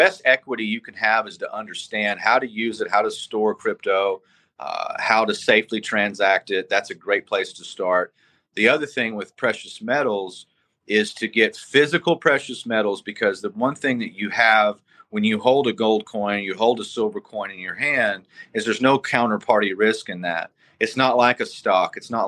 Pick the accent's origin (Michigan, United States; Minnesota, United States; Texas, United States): Texas, United States; I'm from Texas, and I stay pretty much in tune with the politics there.